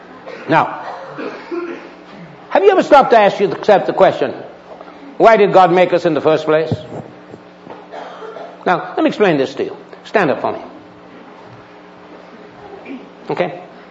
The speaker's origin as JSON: {"language": "English", "country": "Jamaica", "tie": "born or raised there", "said": "I was raised in a ranch in Jamaica, okay? I'm a Jamaican."}